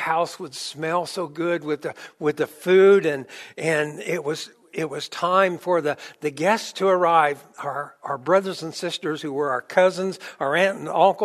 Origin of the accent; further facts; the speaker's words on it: Remington, Indiana, United States; also born or lived in Farmer City, Illinois; When we were children growing up, we moved from Farmer City, Illinois to Remington, Indiana. And as a child, that was about 50 light years away from civilization and from the family that we loved.